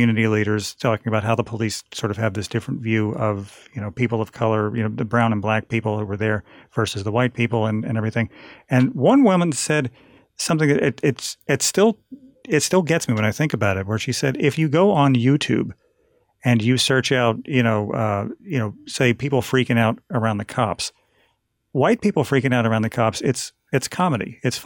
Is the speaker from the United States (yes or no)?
yes; New Jersey, United States; when I was 14 or 15, growing up in New Jersey, where things were fairly, you know, segregated and racist by their own volition.